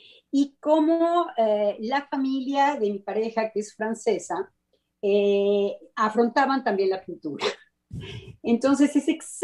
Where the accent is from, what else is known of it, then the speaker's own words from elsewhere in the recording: Mexico; esto es la parte reflexiva de los franceses que a mí me hacen verdaderamente babear como mexicana